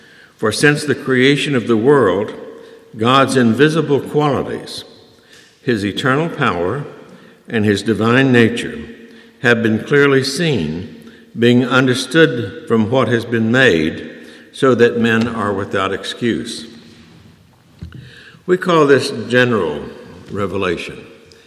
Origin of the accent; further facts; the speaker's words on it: Oklahoma, United States; When I was a young boy growing up in Oklahoma